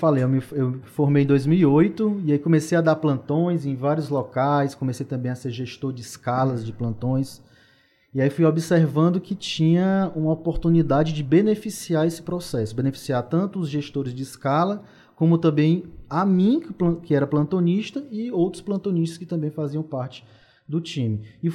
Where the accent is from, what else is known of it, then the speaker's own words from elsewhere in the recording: Viçosa do Ceará, Ceará, Brazil; now in Fortaleza, Brazil; sou médico. Sou natural de Viçosa do Ceará.